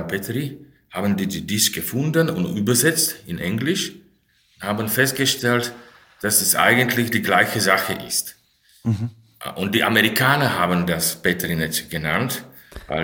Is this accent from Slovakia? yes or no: yes; Slovakia; German is a second language; moved away as an adult; now in Germany; ich komme aus der Slowakei. Hier habe ich studiert